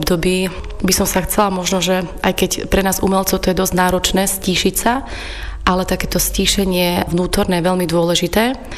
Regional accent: Námestovo, Žilina Region, Slovakia; moved away as an adult; now in Banská Bystrica, Slovakia; ja pochádzam pôvodne z Námestova a keď som mala 18 rokov, tak teraz som šla študovať na vysokú školu do Banskej Bystrice. A potom som tu nejak po škole ostala

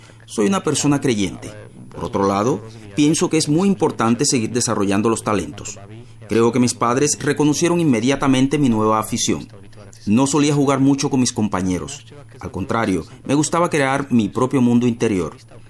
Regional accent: Popchok, Žilina Region, Slovakia; Spanish is a second language; moved away; also born or lived in Europe; He vivido en varios países europeos, pero siempre tengo ganas de volver a mi país natal. Soy de un pueblo llamado Popchok, ubicado en la región eslovaca de Orava. Me encanta mi región de origen, siempre me gusta volver allí.

